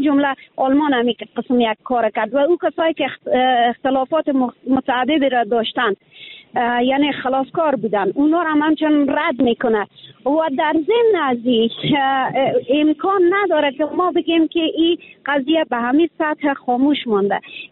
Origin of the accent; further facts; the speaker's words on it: Afghanistan; now in Iran; به عنوان یک افغان همیشه دفاع کردم از وطن خود